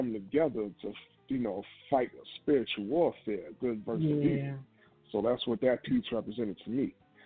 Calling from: Brooklyn, New York, United States; I am calling from Brooklyn, New York.

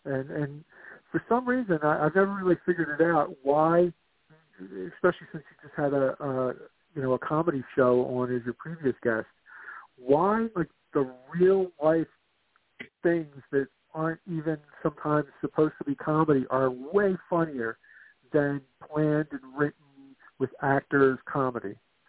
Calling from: Philadelphia, Pennsylvania, United States; Hey, Simon, it's … calling from Philadelphia.

